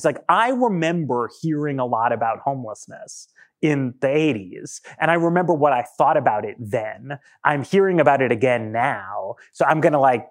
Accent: New York, United States; I grew up in New York in the 80s

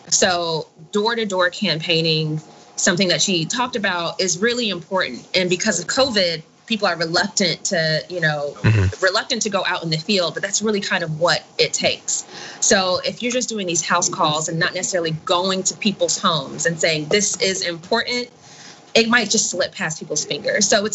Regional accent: the South, United States; I'm from the Deep South. The right to work propaganda is big in the South. We've been hearing, you know, since I was a kid, that you need to be able to attract businesses down there

